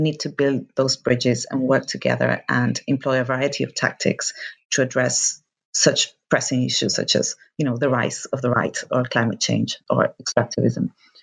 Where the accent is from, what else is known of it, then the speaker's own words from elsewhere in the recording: Argentina; moved away as an adult; I am from Argentina, and actually my current project is based in Argentina, but I've been living here for a long time